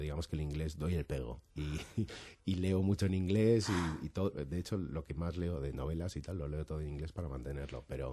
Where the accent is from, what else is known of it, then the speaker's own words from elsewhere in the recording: Spain; first language English; empezaba a decir papá y mamá y de repente fue dad and mom, y luego me pasé al inglés, claro, o sea, fue mi primera lengua, y luego volvimos a España cuando yo ya tenía 6, 7 años y no sabía español.